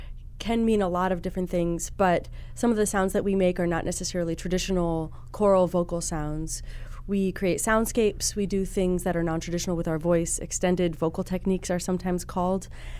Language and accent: English; Omaha, Nebraska, United States; I grew up in Omaha, and I moved back after grad school.